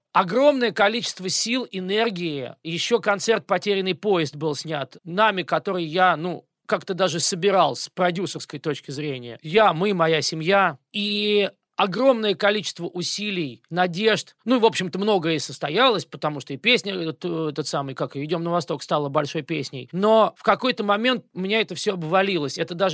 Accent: Moscow, Russia; Не только Москва, разумеется, но поскольку я москвич, и Москва во многом центр была, есть и будет, наверное.

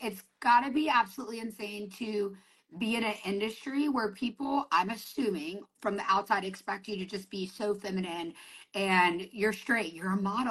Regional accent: Louisiana, United States; I'm from Louisiana.

